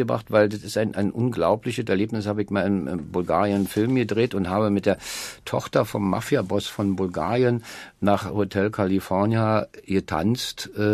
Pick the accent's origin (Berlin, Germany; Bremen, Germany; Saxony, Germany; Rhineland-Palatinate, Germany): Berlin, Germany; Das war ja in der Zeit, wo ich aufgewachsen bin, da gab es ja, das war ja noch nicht richtig so getrennt alles Berlin.